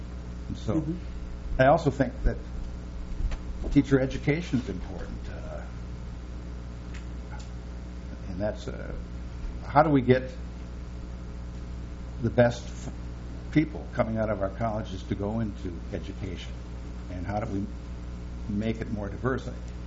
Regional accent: Bloomington, Minnesota, United States; Growing up in Bloomington, Minnesota, I didn't have much access to diversity.

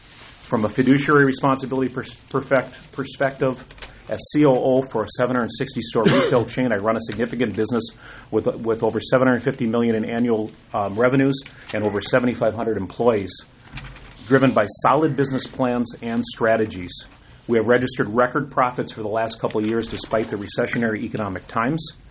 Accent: Duluth, Minnesota, United States; I'm from Duluth

